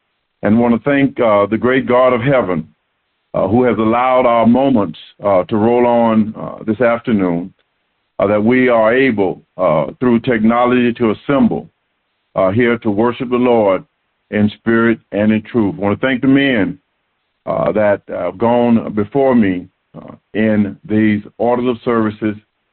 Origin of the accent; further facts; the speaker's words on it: Florida, United States; I'm from Florida, and this weather, if you're living in the Houston, greater Houston area, cold weather to me